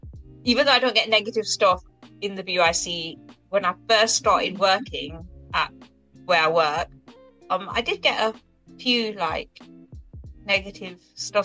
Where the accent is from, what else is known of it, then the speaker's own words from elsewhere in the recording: England, United Kingdom; born there; Because obviously I'm Indian, but I was born here in England.